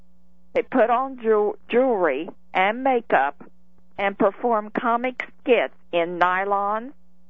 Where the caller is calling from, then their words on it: Kansas City, Missouri, United States; Kansas City, Missouri.